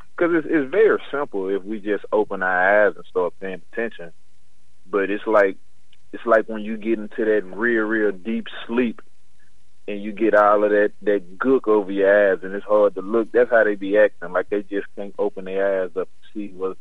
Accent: Tennessee, United States; Like, I'm from Tennessee. I'm a Tennessee fan

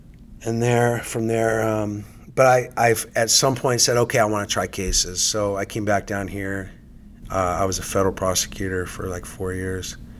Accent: San Diego, California, United States; So I grew up here in San Diego. My dad was in the Navy.

